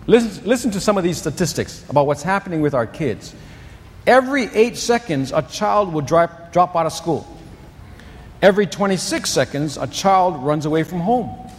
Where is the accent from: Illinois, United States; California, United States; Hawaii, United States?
Hawaii, United States; Pearl City; When I was a child growing up in Pearl City, we rode our bikes all over the place.